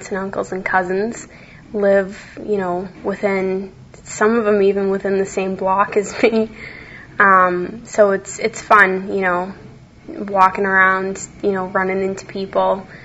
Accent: Boston, Massachusetts, United States; I was born and raised in Dorchester. Technically, I was born in Quincy, but I've lived my entire life in Dorchester. I haven't spent any time outside of the Boston area.

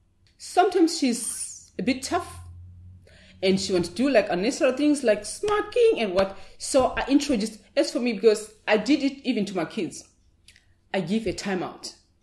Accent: Mutare, Manicaland, Zimbabwe; I'm from Zimbabwe. I was born in Mutare, in a mountainous area near Nyanga Mountains.

